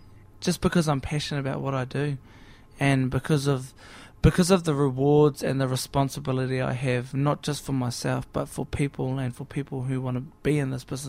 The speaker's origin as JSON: {"language": "English", "country": "New Zealand", "lives_now": "Australia", "said": "Well, I'm definitely from New Zealand, but Australia's my home now, and I've made it here, and it's given me my platform. So I'm a New Zealander that's an Australian singer, I guess."}